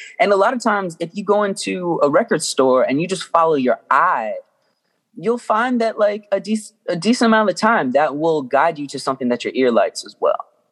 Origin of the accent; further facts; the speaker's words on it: Owings Mills, Maryland, United States; I grew up in Owings Mills.